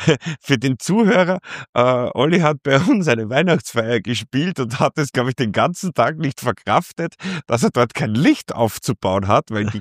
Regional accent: Vienna, Austria; Fahr mal als Wiener ins Salzburger Land

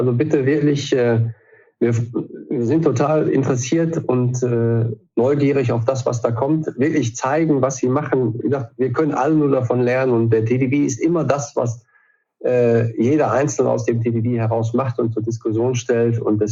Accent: North Rhine-Westphalia, Germany; Als Westfale würde ich naturgemäß nie herausstellen, was ich besonders gut kann.

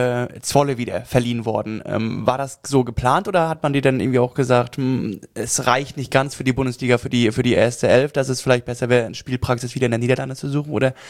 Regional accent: Rostock, Mecklenburg-Vorpommern, Germany; now in Hamburg, Germany; Ich komme aus Rostock.

